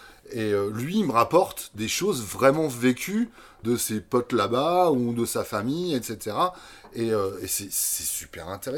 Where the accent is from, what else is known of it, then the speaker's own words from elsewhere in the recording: Pons, Nouvelle-Aquitaine, France; Moi, je suis né à Cognac, mais je suis un enfant de Pont. J'ai été élevé par mes grands-parents à Pont. Voilà, quoi. Bon, j'ai des origines italiennes aussi à côté